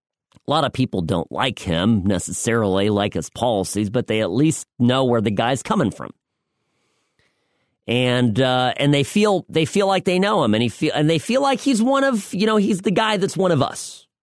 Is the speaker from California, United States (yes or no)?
yes; California, United States; He took a break from messing up California, my home state, that is an utter shambles